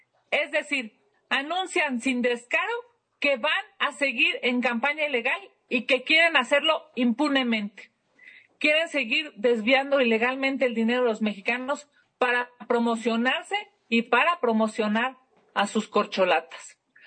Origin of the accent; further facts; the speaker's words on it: Mexico; esta democracia que tanto nos ha costado construir como mexicanos.